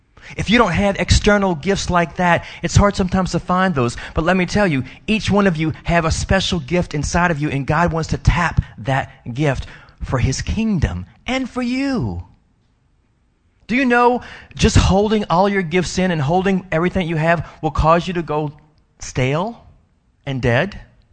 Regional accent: New Orleans, Louisiana, United States; I'm from New Orleans, so you have the Mississippi, and it bends constantly. And that's why it's called the Crescent City, because it goes in a crescent around the city.

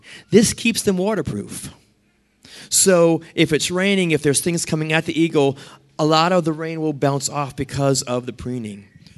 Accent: New Orleans, Louisiana, United States; I grew up in New Orleans in the city, so I'm like, I just knew they were in the store.

